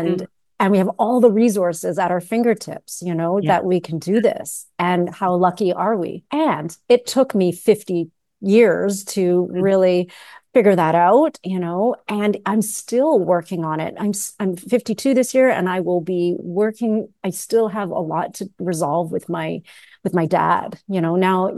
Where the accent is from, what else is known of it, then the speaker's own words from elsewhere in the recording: Canada; born there; I was born in Canada. And so for me, it was, that wasn't the case. And I was in a very, you know, a part of Canada where I was the only brown girl actually in my whole school, except for my sister